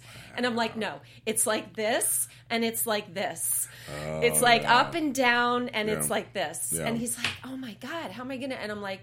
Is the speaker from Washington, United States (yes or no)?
no; New York, United States; now in Los Angeles, United States; I'm a New Yorker. I've been in the theater forever, and I moved out to LA 2 years ago